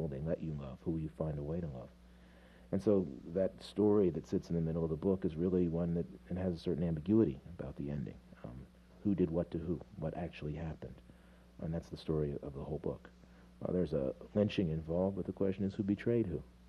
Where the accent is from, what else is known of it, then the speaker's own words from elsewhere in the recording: Bedford, Pennsylvania, United States; in my hometown, which is Bedford, Pennsylvania, halfway between Harrisburg and Pittsburgh, the Klan still is big.